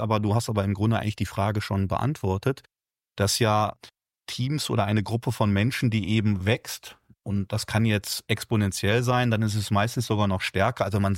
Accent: North Rhine-Westphalia, Germany; ich komme aus dem Ruhrgebiet

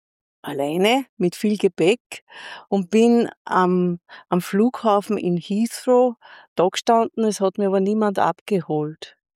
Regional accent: Schörfling am Attersee, Upper Austria, Austria; ich komme aus Schörfling am Attersee und wie es halt so war im Laufe meiner Entwicklung, ich komme aus einer Arbeiterfamilie

